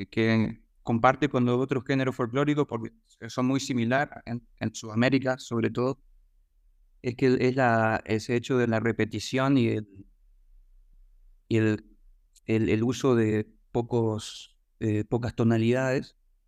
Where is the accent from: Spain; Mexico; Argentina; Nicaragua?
Argentina; Corrientes; algo que tenía cosas folclóricas, cosas de Corrientes, de donde soy o del folclore argentino